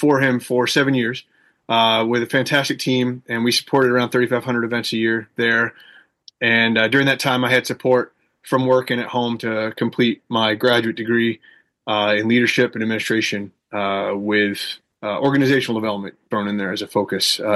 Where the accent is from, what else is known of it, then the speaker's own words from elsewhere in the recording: Lincoln, Maine, United States; now in Glenburn, United States; I grew up in Lincoln, Maine, so about 45 minutes up the highway from here, currently in Glen Burn, pretty close.